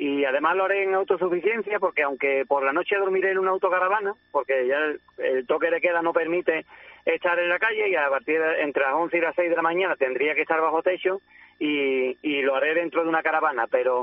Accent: Ubrique, Andalusia, Spain; moved away as an adult; now in Alpandeire, Spain; Pues yo soy natural de Ubrique, pero vivo en Alpandaire desde hace ya más de 20 años

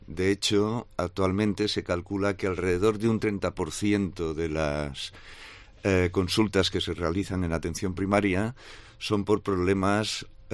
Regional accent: Mahón, Balearic Islands, Spain; Yo soy concretamente de Menorca, de Mahón, y entonces al ser más un pueblecito, veías muy cercano lo que era el médico

